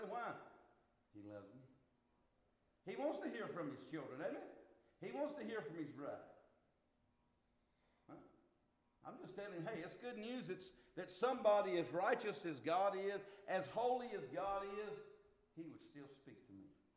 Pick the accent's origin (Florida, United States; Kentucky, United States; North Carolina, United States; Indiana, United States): North Carolina, United States; Yeah, I'm from North Carolina.